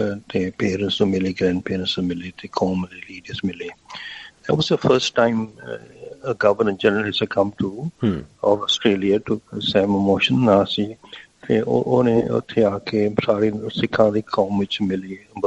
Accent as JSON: {"language": "Punjabi", "country": "Malaysia", "moved": "yes", "lives_now": "Australia", "said": "ਅਸੀਂ ਮਲੇਸ਼ੀਆ ਤੋਂ ਆਏ ਸੀ। ਅਸੀਂ ਤਾਂ ਤੀਸਰੀ ਪੀੜ੍ਹੀ ਆ ਪੰਜਾਬ ਤੋਂ ਨਿਕਲੇ ਹੋਏ।"}